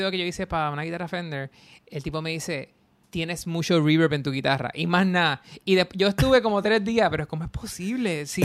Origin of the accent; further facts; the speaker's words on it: Puerto Rico; de Puerto Rico, tú no me conoces, nadie me conoce